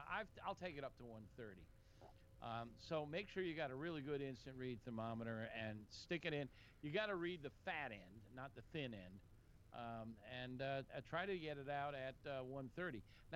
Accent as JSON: {"language": "English", "region": "Florida", "country": "United States", "tie": "born or raised there", "said": "We are a little thin on fish advice, and that's sad because I was raised in Florida."}